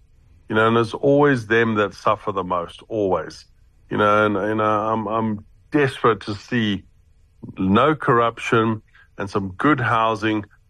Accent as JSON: {"language": "English", "country": "South Africa", "said": "we're South African, we're African."}